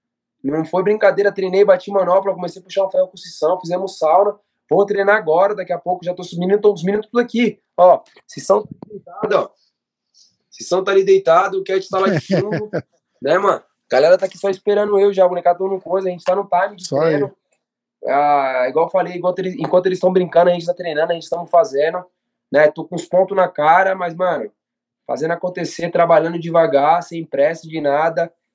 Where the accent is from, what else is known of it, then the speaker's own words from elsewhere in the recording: Brazil; Nós que somos brasileiros, é nosso.